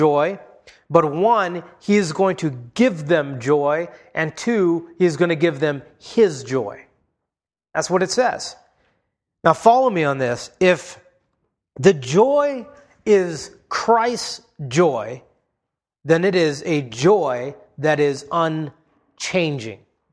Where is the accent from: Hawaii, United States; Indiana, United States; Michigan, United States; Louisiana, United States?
Hawaii, United States; As a kid, I spent a lot of time spearfishing growing up in Hawaii.